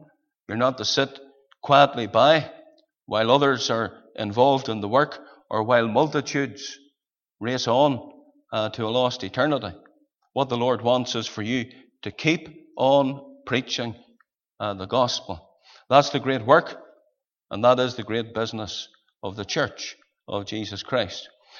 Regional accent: Saintfield, Northern Ireland, United Kingdom; I met a man from my hometown of Sainfield, a believer.

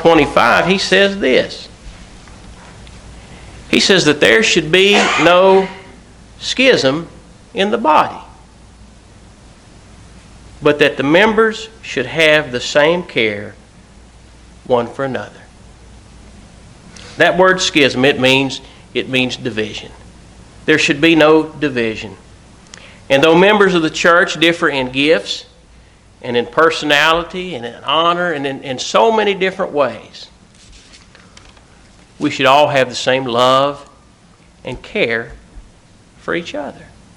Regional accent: Ohio, United States; I think about the only thing we're going to be able to agree on is we're both from Ohio.

